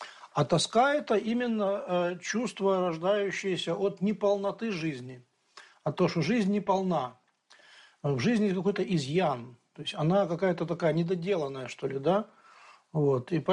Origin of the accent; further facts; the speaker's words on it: Ukraine; born there; я, поскольку родился в Украине, я знаю, что на Украине такое есть